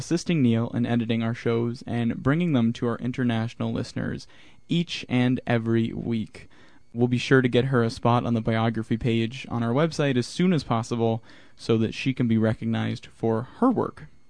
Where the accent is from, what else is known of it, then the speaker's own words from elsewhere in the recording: St. Catharines, Ontario, Canada; I'm from St. Catharines, and I know that there's some restaurants in St. Catharines participating as well